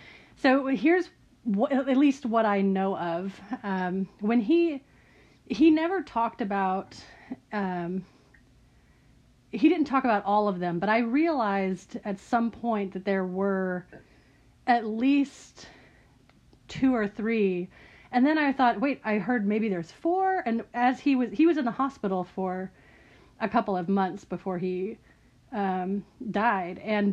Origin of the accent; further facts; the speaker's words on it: Tulsa, Oklahoma, United States; also born or lived in Claremore; I was born right outside Tulsa in Claremore, but we lived in Tulsa, and then I went to the University of Tulsa